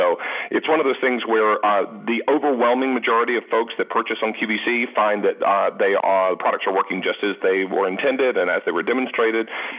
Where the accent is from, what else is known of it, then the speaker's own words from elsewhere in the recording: Charlotte, North Carolina, United States; I was, indeed. I graduated Independence High School.